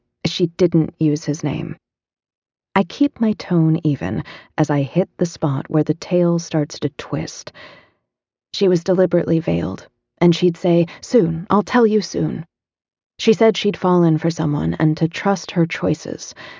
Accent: East Coast, United States; I grew up on the East Coast. I came from a small family of academics.

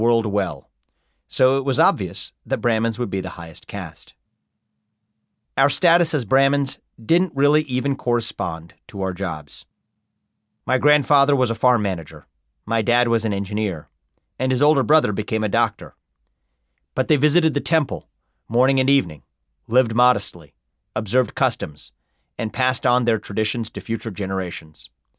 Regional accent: Evendale, Ohio, United States; My father's childhood home in India couldn't have been more different from my hometown in Evendale, Ohio.

